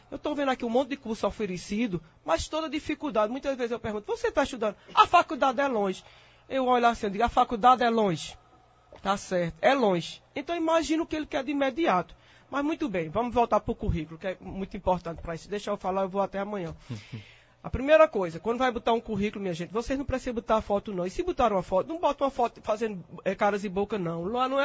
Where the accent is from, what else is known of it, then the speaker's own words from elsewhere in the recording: Tabira, Pernambuco, Brazil; Recordo-me quando eu era lá em Tabira, que eu sou de Tabira